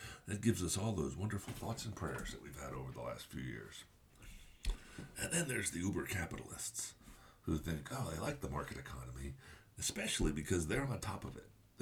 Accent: New Jersey, United States; I grew up in Central Jersey and I picked up the Yankees from Dad

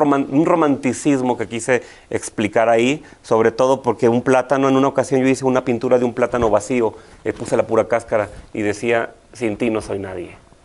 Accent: Durango, Mexico; yo no me he ido a Durango. He viajado mucho, he salido, pero siempre regreso porque hay muchas cosas que hacer en mi tierra.

